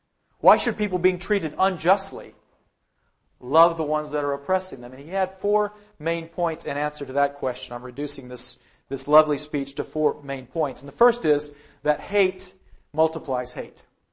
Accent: Fort Worth, Texas, United States; I'm from Texas, so sort of straddle. We're the South and the Southwest. We're where the West begins, right there in Fort Worth.

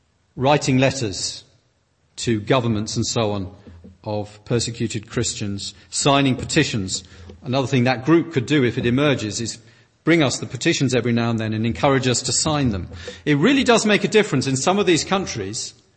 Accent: United Kingdom; Certainly in my home country, the United Kingdom, there are signs of these freedoms being removed.

